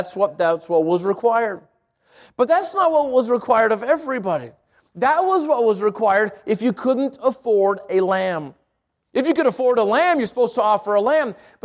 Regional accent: South Valley, New Mexico, United States; I grew up in the South Valley. I understand that question. Can anything good come out of the South?

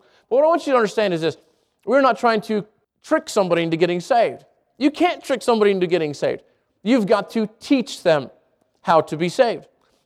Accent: Albuquerque, New Mexico, United States; Yeah, I grew up here in Albuquerque.

